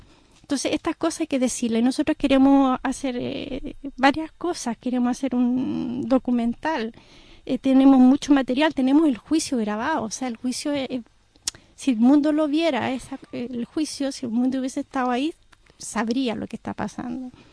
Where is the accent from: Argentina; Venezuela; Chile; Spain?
Chile; O sea, yo soy chilena